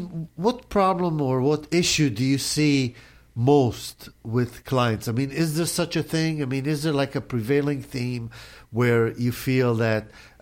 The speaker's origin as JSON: {"language": "English", "country": "Israel", "said": "I'm from Israel"}